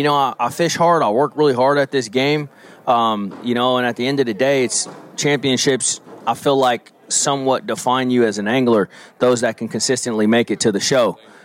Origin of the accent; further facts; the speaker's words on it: California, United States; now in Alabama, United States; I mean, I'm from California originally. So the California Delta is my home pond.